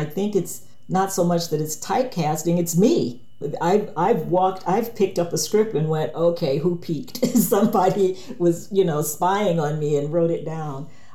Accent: Cleveland, Ohio, United States; I grew up in inner city Cleveland, Ohio. In the I'm kind of a '60s kid.

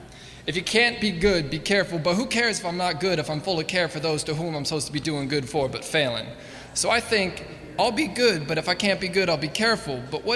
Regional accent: Eugene, Oregon, United States; I'm from Eugene.

